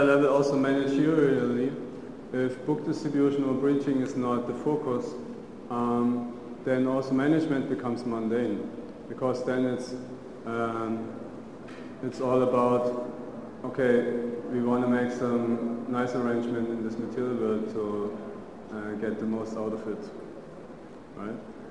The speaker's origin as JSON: {"language": "English", "country": "Germany", "second_language": "English", "said": "I'm from Germany, and in Germany there's this famous letter"}